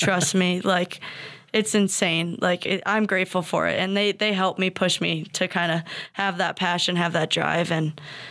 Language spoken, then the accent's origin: English; Evergreen Park, Illinois, United States; So I had a neighbor directly across the street from me back home in my hometown, Evergreen Park.